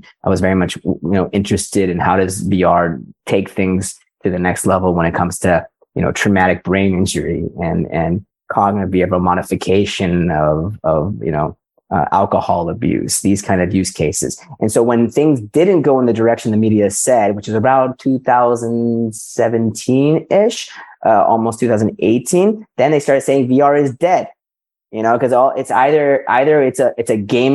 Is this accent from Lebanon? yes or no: no; Vancouver, British Columbia, Canada; you are in my hometown of Vancouver. I grew up in British Columbia